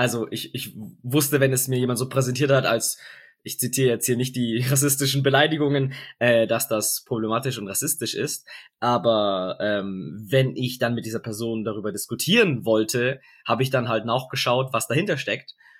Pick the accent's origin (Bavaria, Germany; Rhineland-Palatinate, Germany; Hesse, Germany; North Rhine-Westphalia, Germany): Bavaria, Germany; Augsburg; ich bin Augsburger